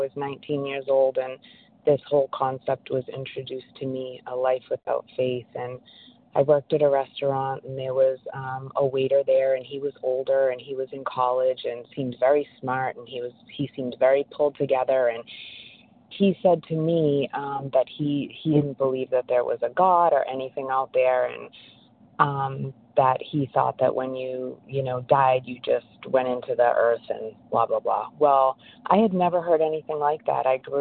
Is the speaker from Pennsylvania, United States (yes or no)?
no; Massachusetts, United States; I'm from Massachusetts.